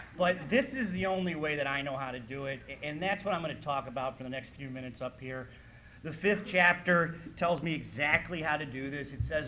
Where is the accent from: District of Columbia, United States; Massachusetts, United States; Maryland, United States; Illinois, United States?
Illinois, United States; Chicago; my home group is a California group, but I'm from Chicago. Don't ask me how that happened. But I am from Chicago